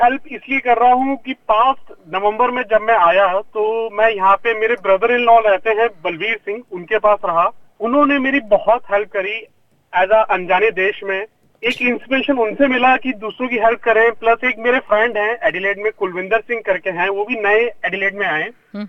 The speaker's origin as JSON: {"language": "Hindi", "country": "India", "lives_now": "Adelaide, Australia", "said": "जी मैं retail background से हूँ इंडिया से, मैंने एमबीए करा हुआ है।"}